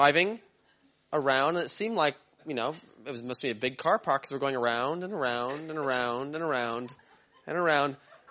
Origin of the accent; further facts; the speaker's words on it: New Zealand; We're from New Zealand.